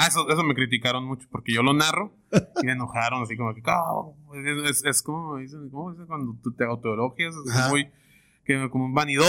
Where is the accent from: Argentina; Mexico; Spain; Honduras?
Mexico; Tijuana, Baja California; Se alcanza a ver, soy de Tijuana.